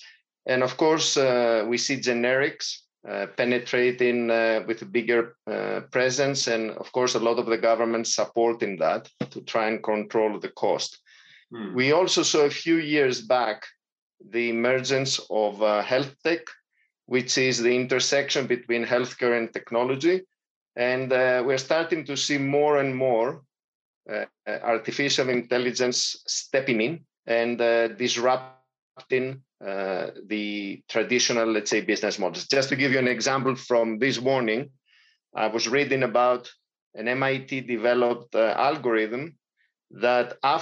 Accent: Greece; English is a second language; moved away as an adult; also born or lived in United States / Latin America / Spain / Italy; now in Switzerland; I'm Greek, originally born and raised in Greece, and eventually through my career, I had the pleasure to work in different parts of the world, in the US, Latin America, you know, back in Europe

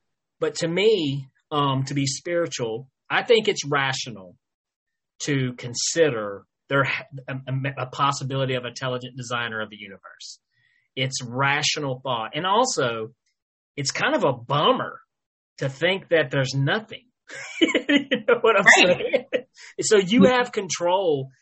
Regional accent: Tennessee, United States; I grew up being taught, like, I'm from Tennessee, so it was, you know, Baptist and this and this.

